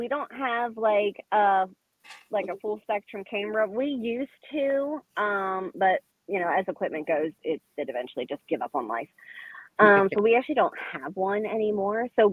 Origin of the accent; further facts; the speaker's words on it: Pennsylvania, United States; right, and I get that, too, because I'm from Pennsylvania.